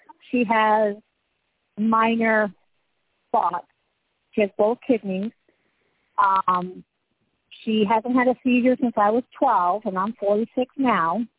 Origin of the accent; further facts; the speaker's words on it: Vermont, United States; Well, I grew up in Vermont on a dairy farm, and you basically fended for yourself.